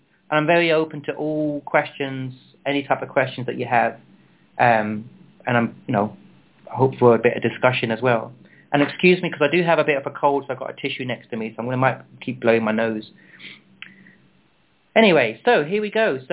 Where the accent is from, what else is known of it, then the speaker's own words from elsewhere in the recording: England, United Kingdom; now in United States; I was going to sort of maybe start off with kind of growing up in England and then what happened next and what happened next and what happened next until I came to the United States